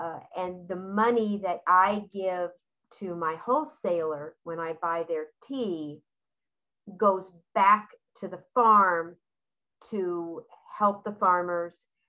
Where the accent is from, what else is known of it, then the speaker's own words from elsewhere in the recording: California, United States; moved away as an adult; now in Las Vegas, United States; I live in Las Vegas, but I come from Southern California when I retired from teaching.